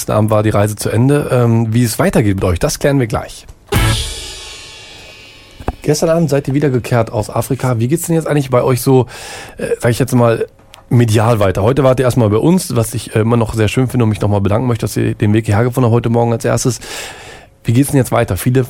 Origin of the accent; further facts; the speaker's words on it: Bielefeld, North Rhine-Westphalia, Germany; wo müssen wir dann hinfahren als Bielefelder, um euch zu sehen?